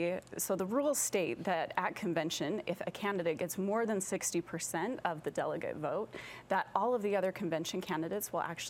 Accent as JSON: {"language": "English", "region": "Utah", "country": "United States", "tie": "born or raised there", "said": "So personally, I grew up in Utah and after finishing college, I moved out of state for several years and then came back."}